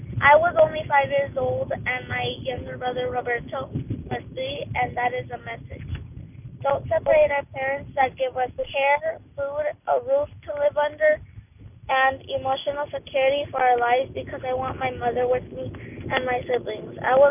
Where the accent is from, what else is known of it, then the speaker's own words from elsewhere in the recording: Denver, Colorado, United States; I'm 12 years old, and I'm from Denver, Colorado.